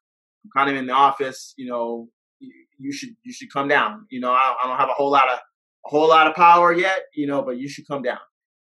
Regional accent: United States; I'm American.

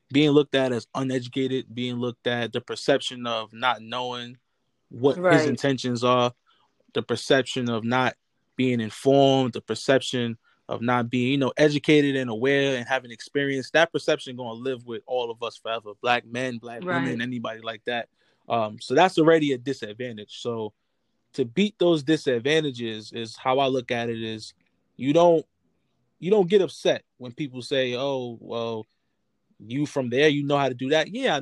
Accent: Harlem, New York, United States; I'm born and raised in Harlem.

